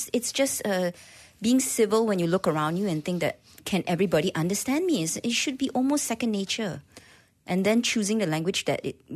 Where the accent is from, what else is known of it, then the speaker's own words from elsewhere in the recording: Malaysia; we are Malaysian. We do speak Malay badly or well.